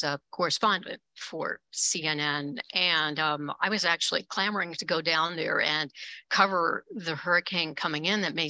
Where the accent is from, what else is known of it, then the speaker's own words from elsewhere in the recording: Bay St. Louis, Mississippi, United States; And that's a street in my hometown of Bay St. Louis.